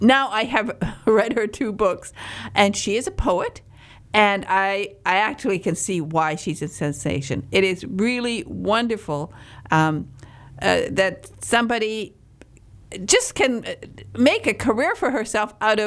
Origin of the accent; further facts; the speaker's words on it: Michigan, United States; I come from Northern Michigan